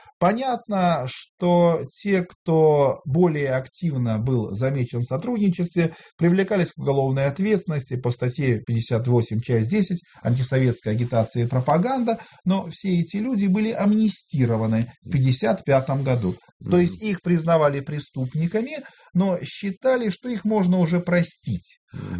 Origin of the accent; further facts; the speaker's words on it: Veliky Novgorod, Novgorod Oblast, Russia; приведу пример Новгорода не потому, что это мой родной город